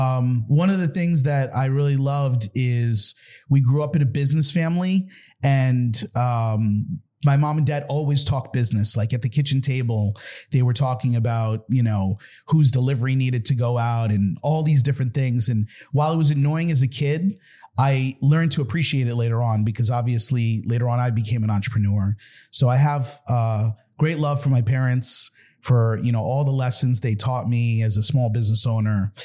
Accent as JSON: {"language": "English", "town": "Bronx", "region": "New York", "country": "United States", "tie": "born or raised there", "said": "So grew up in the Bronx, had immigrant parents that migrated from India in 1968."}